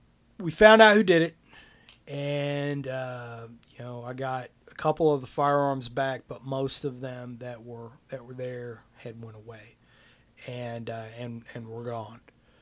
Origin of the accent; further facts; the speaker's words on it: North Carolina, United States; We're both from North Carolina